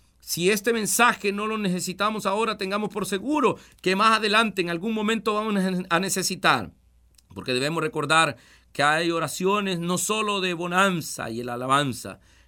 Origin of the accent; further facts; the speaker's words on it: El Salvador; En mi país, por ejemplo, que yo vivo en El Salvador